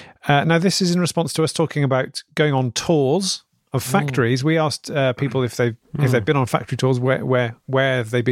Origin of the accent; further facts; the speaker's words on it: Mississippi, United States; I'm from Mississippi, and I'm extremely susceptible to mimicking speech patterns.